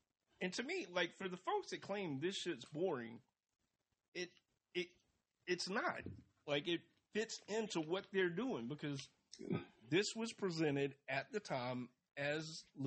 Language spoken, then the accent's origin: English; Atlanta, Georgia, United States; That's right, folks. I'm from Atlanta. I said tennis shoes.